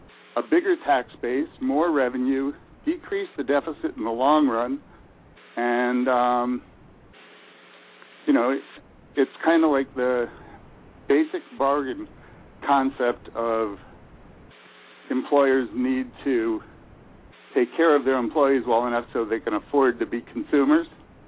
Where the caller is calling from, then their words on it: Piscataway, New Jersey, United States; in Piscataway, New Jersey.